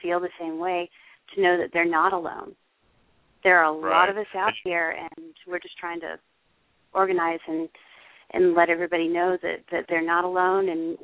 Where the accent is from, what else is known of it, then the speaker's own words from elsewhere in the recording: Columbus, Georgia, United States; I'm from Columbus, Georgia.